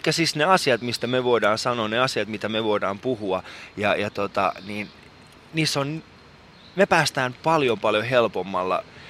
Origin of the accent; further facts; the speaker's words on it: Iran; mä oon iranilainen